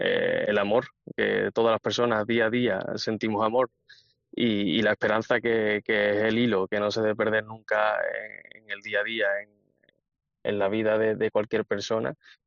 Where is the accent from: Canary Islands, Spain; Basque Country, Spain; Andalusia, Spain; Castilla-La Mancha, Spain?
Andalusia, Spain; Claro, somos andaluces, somos cofrades